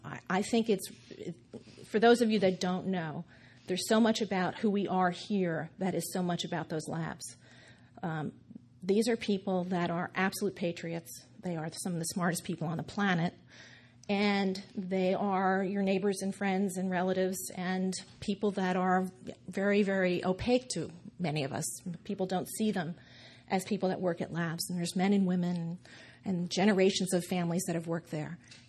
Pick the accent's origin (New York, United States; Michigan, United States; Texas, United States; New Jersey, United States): New Jersey, United States; My father was a borough councilman in our little town. I grew up in Hudson County, New Jersey, where the dead voted Democratic.